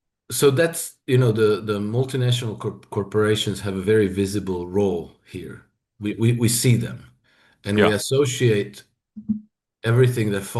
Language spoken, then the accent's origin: English; Croatia; I'm from Croatia. We had the wars of succession in former Yugoslavia.